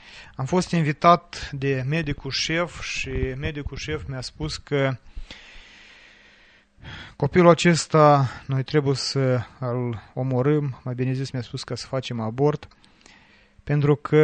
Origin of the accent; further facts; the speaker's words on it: Moldova; sunt din Republica Moldova